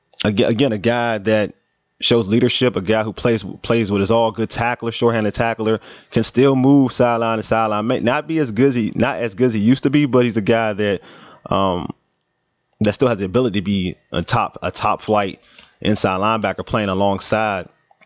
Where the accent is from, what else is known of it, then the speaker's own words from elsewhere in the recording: Maryland, United States; Understand this, people. I am from Prince George's County.